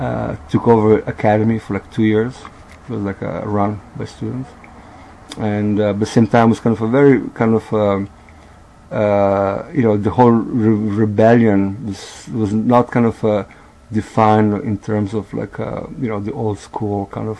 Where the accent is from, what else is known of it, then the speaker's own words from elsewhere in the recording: Koper, Slovenia; I'm from Koper, it's in Koperčan.